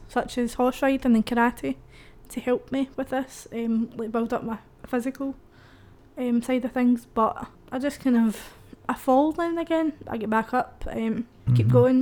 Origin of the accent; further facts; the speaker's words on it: Glasgow, Scotland, United Kingdom; now in Saltcoats, United Kingdom; I'm originally from Glasgow. I now live in Silcoats and I'm 21 years old.